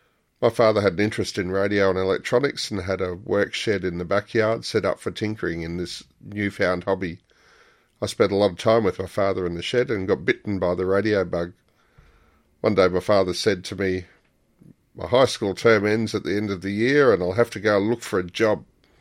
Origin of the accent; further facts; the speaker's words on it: Whyalla, South Australia, Australia; born there; I was born in Whyalla, South Australia.